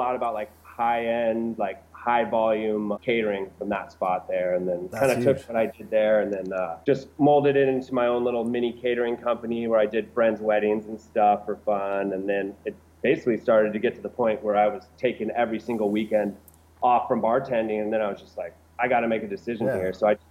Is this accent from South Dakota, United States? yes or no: no; Montara, California, United States; I grew up in Montara, which is just about 30 minutes south of San Francisco.